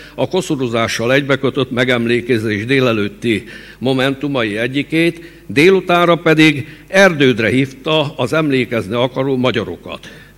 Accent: Satu Mare County, Romania; szükebb szülőföldemen, a mai romániai Szatmár megyében

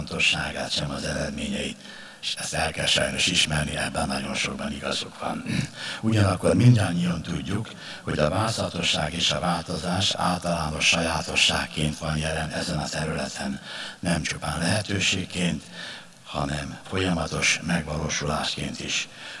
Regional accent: Győr, Győr-Moson-Sopron, Hungary; a Magyar Könyvtárosok Egyesülete vándorgyűlését szülővárosomban tartja

